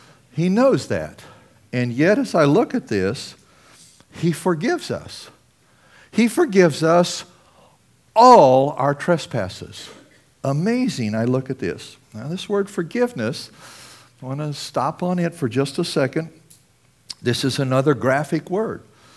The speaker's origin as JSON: {"language": "English", "region": "Southwest", "country": "United States", "tie": "born or raised there", "said": "Well, I grew up in the Southwest. I hunted all my life."}